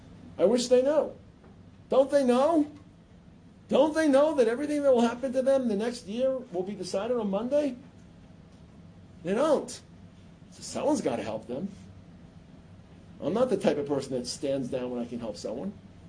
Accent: Brooklyn, New York, United States; See, I come originally from Brooklyn. Whole different culture, trust me.

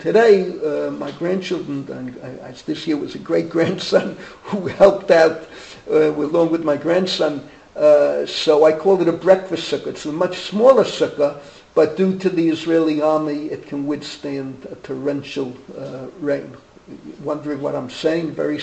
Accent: Lithuania; I come from Lithuania, and what can I do? I have to respect Vishnitz, all right? The youth can't take what I took from Reb Yeruchim Gerelich, but I'm a Litvak, I have to admit it.

